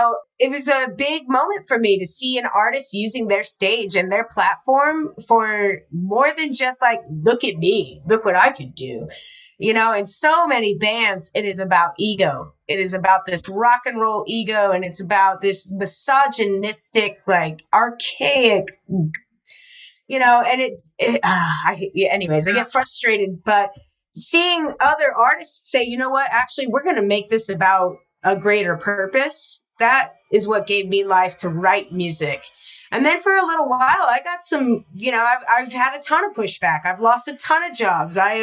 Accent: Salt Lake City, Utah, United States; I'm born and raised in Salt Lake City. So I knew the same kids growing up.

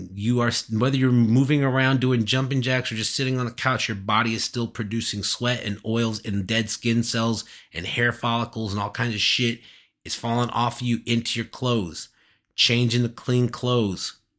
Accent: Kansas, United States; born there; also born or lived in Illinois / North Carolina / Alabama / Florida; I would basically identify as a Midwesterner. I was born in Kansas and I've lived a lot of my life, you know, in this middle section of the United States between, you know, Kansas, Illinois, you know, North Carolina, Alabama, Florida.

